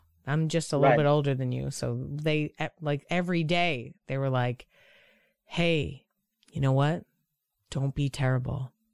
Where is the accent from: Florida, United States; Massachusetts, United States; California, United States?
Massachusetts, United States; Boston; But I was like, I was from Boston. I was raised Catholic.